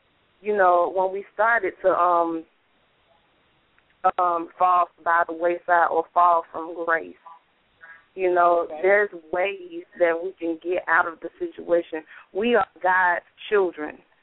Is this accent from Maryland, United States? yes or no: no; Atlanta, Georgia, United States; I'm from Atlanta, Georgia.